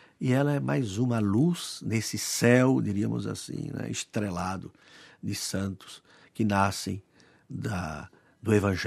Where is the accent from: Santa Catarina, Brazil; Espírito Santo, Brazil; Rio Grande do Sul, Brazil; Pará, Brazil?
Santa Catarina, Brazil; Rio do Sul; born there; now in São José dos Campos, Brazil; já que eu nasci em Santa Catarina, não é? Rio do Sul, saí de Porto Alegre